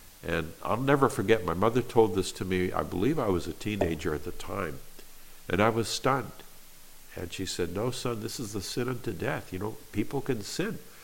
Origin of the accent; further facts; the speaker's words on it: California, United States; I'm from Northern California.